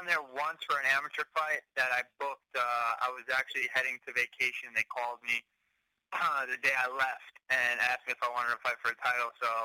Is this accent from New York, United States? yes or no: no; Wallington, New Jersey, United States; I'm originally from Wallington, New Jersey.